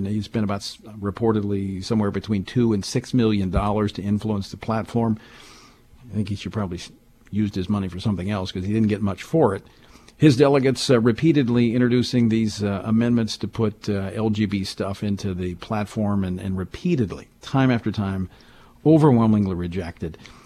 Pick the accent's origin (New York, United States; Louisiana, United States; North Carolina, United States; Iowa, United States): Louisiana, United States; I am a delegate from my home state of Louisiana